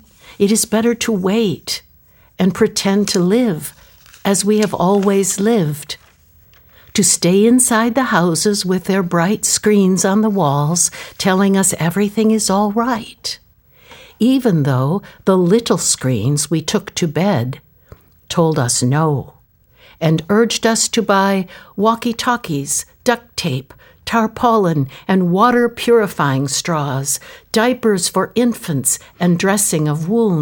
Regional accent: Detroit, Michigan, United States; I was from Detroit. My father worked in a tool and die shop

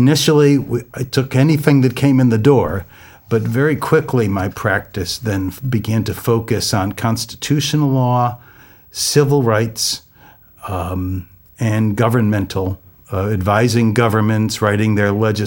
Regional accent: Connecticut, United States; Oh, I grew up in Connecticut, and as soon as I finished high school, that month I joined the Brothers of Holy Cross.

